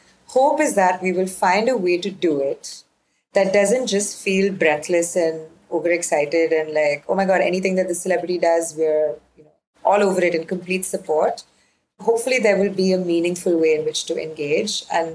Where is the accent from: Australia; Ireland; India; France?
India; Goa; I mean, I'm from Goa, and Goa is now the place that everybody either wants to move